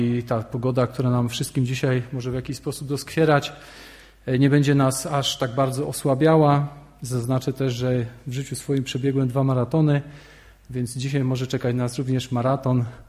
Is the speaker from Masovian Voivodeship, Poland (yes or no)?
no; Włocławek, Kuyavian-Pomeranian Voivodeship, Poland; jestem z Włocławka, ze zboru Kościoła Ewangelicznych Chrześcijan.